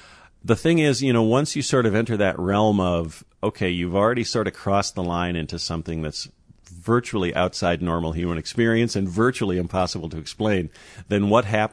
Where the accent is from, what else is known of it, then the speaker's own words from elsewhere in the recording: Wisconsin, United States; I am from Wisconsin.